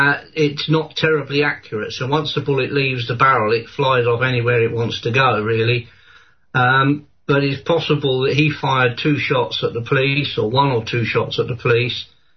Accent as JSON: {"language": "English", "region": "England", "country": "United Kingdom", "tie": "born or raised there", "said": "as I was growing up in England, there was very, very little gun crime as I was growing up."}